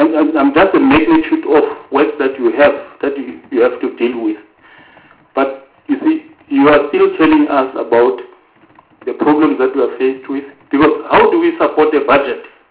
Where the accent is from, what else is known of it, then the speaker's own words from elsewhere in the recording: Gauteng, South Africa; I'm from Gauteng